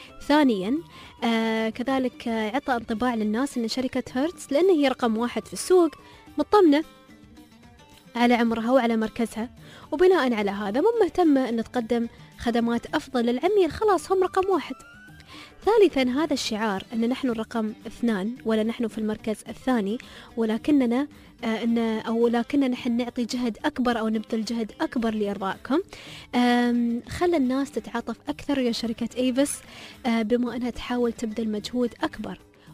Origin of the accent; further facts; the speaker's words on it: Dubai, United Arab Emirates; عندنا في دبي